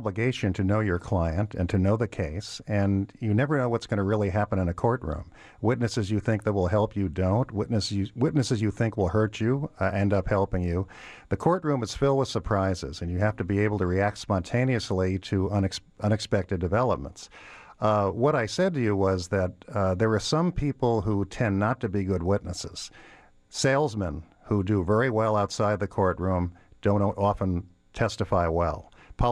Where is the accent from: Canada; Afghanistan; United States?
United States; New York; So I grew up near West Point, and the Academy had a lot to do with the environment in which I was raised.